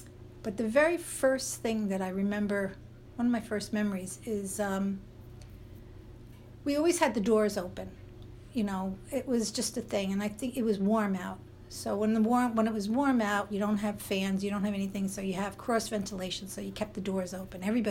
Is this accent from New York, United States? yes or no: yes; Bronx, New York, United States; I grew up in the Bronx in a three-room apartment. Fifth floor, or some people say sixth floor walk-up. And in a very mixed, it wasn't an Irish community, it was a mixed community of mainly Jewish and Italian. We were the odd people out.